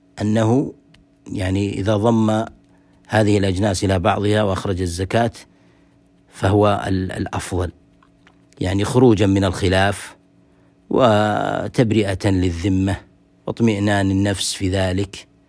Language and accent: Arabic; Saudi Arabia; عندنا هنا في بلادنا المملكة العربية السعودية